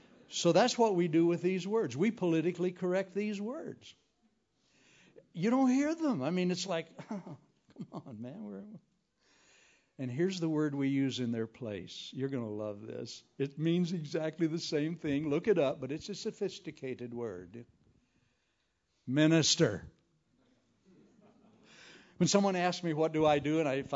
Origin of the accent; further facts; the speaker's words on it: United States; And you see, I live in the United States. I'm actually a member of the kingdom of God. I'm an American by accident.